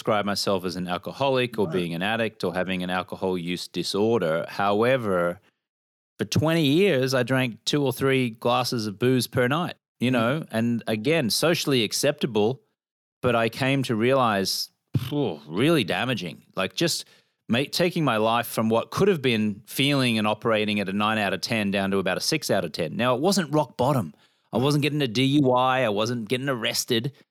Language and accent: English; Australia; Well, I grew up in Australia. I'm a native Australian